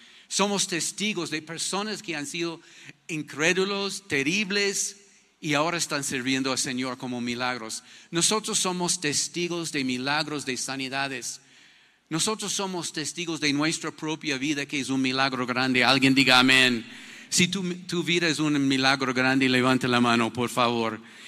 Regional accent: Ecuador; Parece nosotros como típicos ecuatorianos.

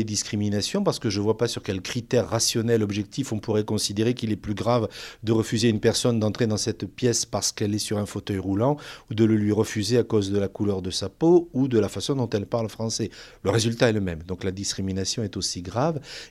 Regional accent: Provence-Alpes-Côte d'Azur, France; accent: southern French; je viens d'une région, la Provence, où on a une langue régionale, où quand on a appris le français dans la génération de mes grands-parents, on l'a coloré de notre langue et du coup on a développé ce fameux accent méridional bien connu

